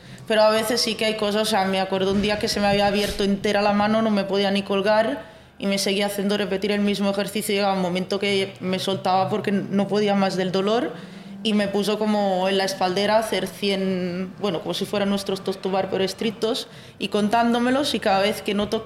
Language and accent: Spanish; Como, Lombardy, Italy